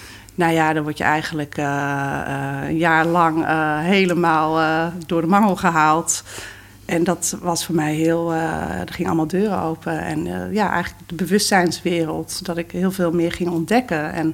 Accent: Groningen, Netherlands; Ik ben in Groningen opgegroeid.

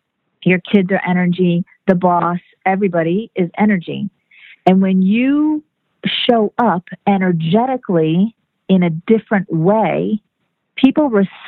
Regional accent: Miami, Florida, United States; also born or lived in Fort Lauderdale; I am originally from South Florida, Miami, Fort Lauderdale area, where I was born and raised.

